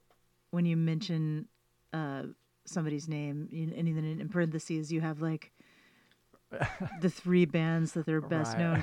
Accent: Houston, Texas, United States; I'm from Houston. But we met in L.A.

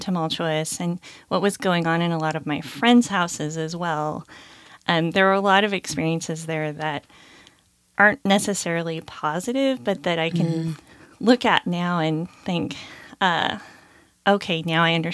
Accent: Grants Pass, Oregon, United States; I actually grew up in Oregon. I grew up in Southern Oregon in Grants Pass.

